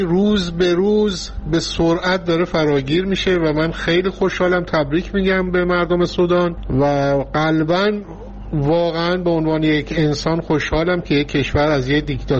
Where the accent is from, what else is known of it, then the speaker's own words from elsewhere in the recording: Iran; من به عنوان یک ایرانی حداقل تو این 40 سال یادمه که بعد از انقلاب اسلامی هیچ کشوری الگوبرداری از این انقلاب نکرد